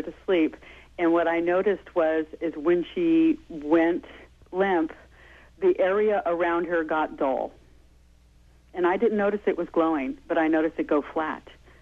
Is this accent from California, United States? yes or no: yes; Santa Cruz, California, United States; even though I'm from Santa Cruz.